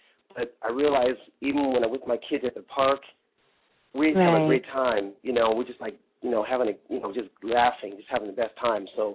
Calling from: Silver Spring, Maryland, United States; I'm calling from Silver Spring, Maryland.

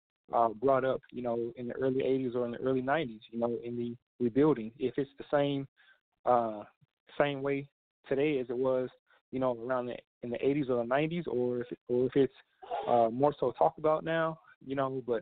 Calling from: Dallas, Texas, United States; from Dallas, Texas.

